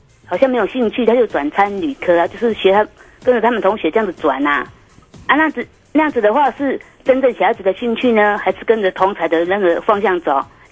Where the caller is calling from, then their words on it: Chiayi, Taiwan; 我是嘉义的